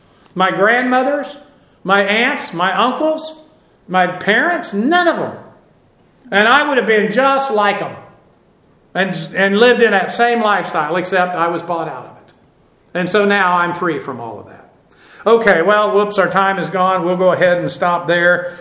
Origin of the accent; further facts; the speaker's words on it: Boston, Massachusetts, United States; born there; Well, I was born around Boston. So I know we lived in Massachusetts. I don't remember it. But I know we lived in Massachusetts. We had to for a while because I was born there.